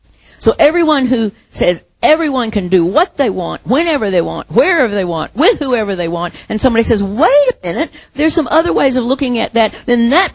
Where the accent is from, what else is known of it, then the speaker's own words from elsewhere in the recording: Midwest, United States; I grew up in the Midwest where you had bales of hay.